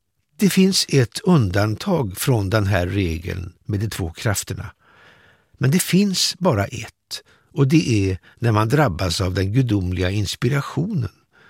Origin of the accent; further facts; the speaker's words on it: Trollhättan, Västra Götaland County, Sweden; Jag är född 1950 i Trollhättan och där tillbringade jag 50-talet och 60-talet. Mina första 9 år bodde vi i en lägenhet med ett rum och kök på övervåningen hos en skomakare. 1959 flyttade vi till ett litet radhus som låg granne med Edsborg